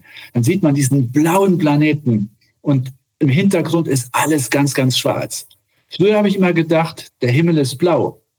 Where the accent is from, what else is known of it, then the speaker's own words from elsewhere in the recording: Saarland, Germany; Ich bin aus Deutschland, aus dem Saarland und direkt daneben ist Luxemburg und Frankreich.